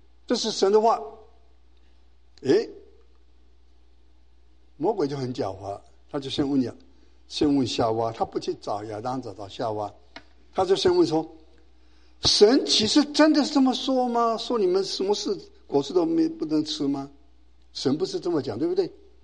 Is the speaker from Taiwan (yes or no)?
yes; Taiwan; 我是从台湾来的